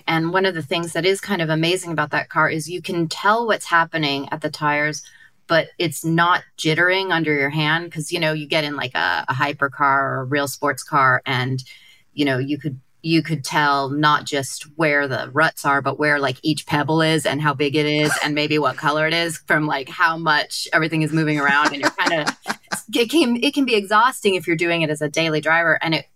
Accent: California, United States; And I'm from California. I don't understand rain.

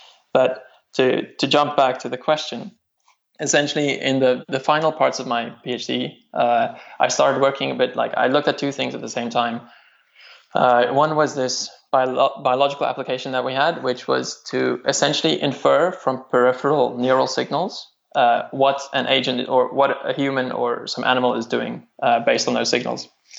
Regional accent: South Africa; because I'm from South Africa, what I had to do quite often in Cambridge is do a Skype call back home

